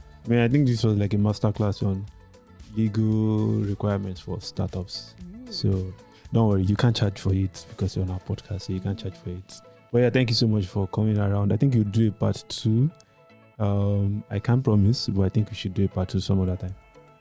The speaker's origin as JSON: {"language": "English", "country": "Nigeria", "said": "Like I'm a Nigerian and I already have one co-founder."}